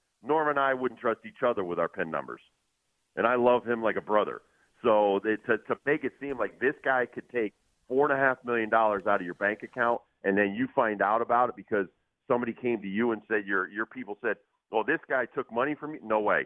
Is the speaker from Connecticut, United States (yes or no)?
yes; Connecticut, United States; I grew up in Connecticut with drug dealers, bookies, guys that are in organized crime.